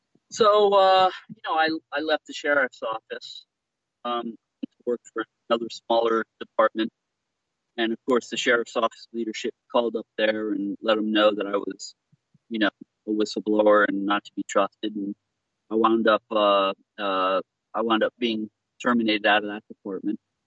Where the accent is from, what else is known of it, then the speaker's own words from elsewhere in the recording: Colorado, United States; also born or lived in Delaware / North Carolina / Florida; So I was born in Delaware. I spent half of my life living in Colorado, North Carolina. And when I was probably 15 years old, we moved to Florida.